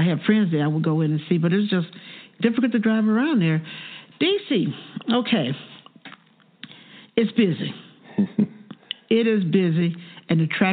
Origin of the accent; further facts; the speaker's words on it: Morganton, North Carolina, United States; also born or lived in Greensboro; Well, I came from Morganton, which was a small town, a little bigger than Monroeville, but it was small, and went to Greensboro, which is a bigger town.